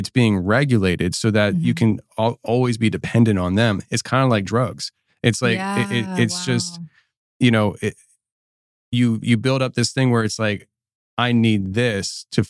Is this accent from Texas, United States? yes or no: no; Pennsylvania, United States; when I was a kid, I was raised up north in the Philly area, but like outside, when I was a kid, I was outside of Philly, very rural Pennsylvania. I lived in a very large trailer park